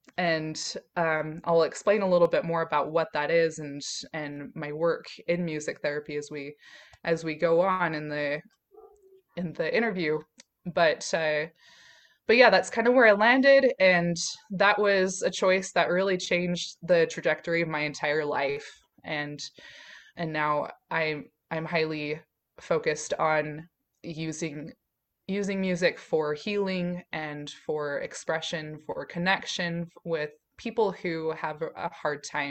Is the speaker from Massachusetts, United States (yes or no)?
no; Utah, United States; So I grew up in Utah in the United States, and I grew up LDS. Is my religion of origin, you could say